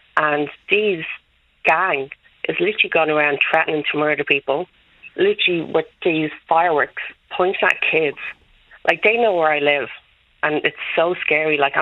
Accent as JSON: {"language": "English", "town": "Dublin", "region": "Leinster", "country": "Ireland", "tie": "born or raised there", "said": "I literally grew up in the flats in Ringsend. My whole entire family is from Ringsend. Like, I've lived here my whole entire life."}